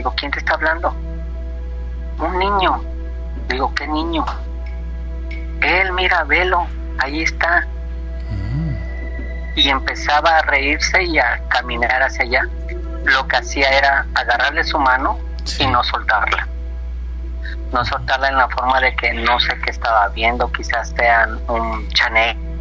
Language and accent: Spanish; Veracruz, Mexico; Cuando vivía en Veracruz, porque yo soy de Veracruz.